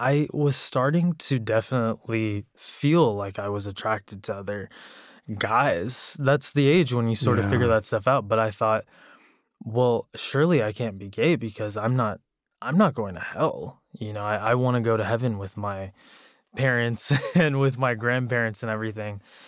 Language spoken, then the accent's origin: English; Texas, United States; I grew up in the South, in Texas, and to immigrant parents from India who were very religious.